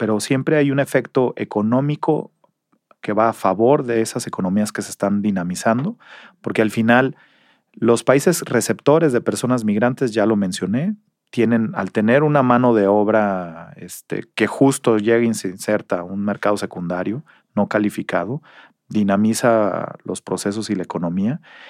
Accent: Mexico; nos hemos quejado como mexicanos

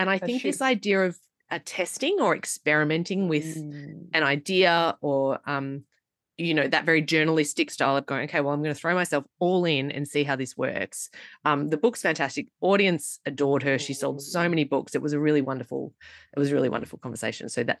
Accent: Melbourne, Victoria, Australia

